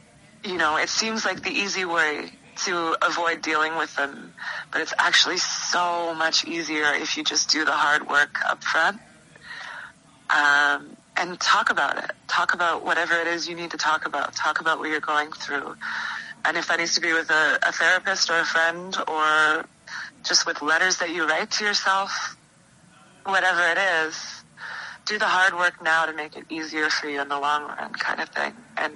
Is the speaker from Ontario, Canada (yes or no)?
no; Kelowna, British Columbia, Canada; I'm from Kelowna. It gets pretty cold there